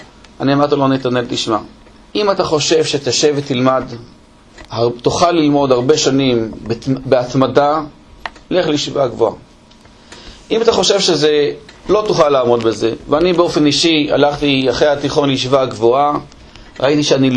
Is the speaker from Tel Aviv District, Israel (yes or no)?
no; Haifa, Haifa District, Israel; אני ואשתי גדלנו במשפחה של הציונות הדתית. אני בחיפה, אשתי בחולון.